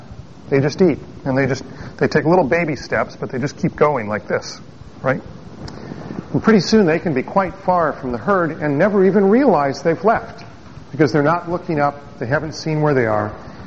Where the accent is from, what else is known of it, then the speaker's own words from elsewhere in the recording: Bellwood, Illinois, United States; I was raised in Bellwood in Elmhurst